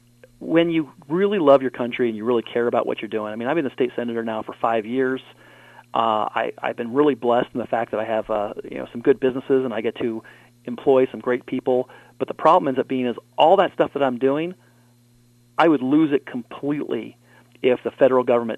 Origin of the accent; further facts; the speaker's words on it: California, United States; also born or lived in Hawaii; Well, I grew up in California. I lived in Hawaii for a while